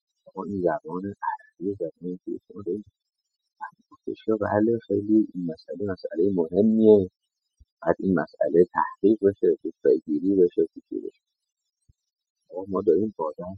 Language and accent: Persian; Iran; من یک ایرانی هستم اما هیچ ناسیونالیست نیستم